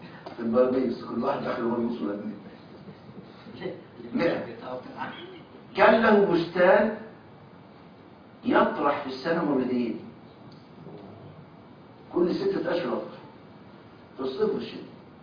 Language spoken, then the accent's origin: Arabic; Egypt; طرح عندنا في مصر بيجيب 7 سنين،